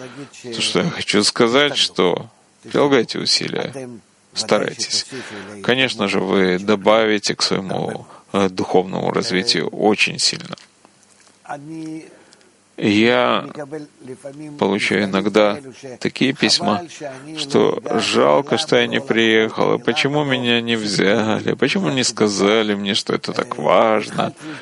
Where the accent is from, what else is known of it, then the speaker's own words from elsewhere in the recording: Australia; И я из Австралии, и Маркус из Австралии.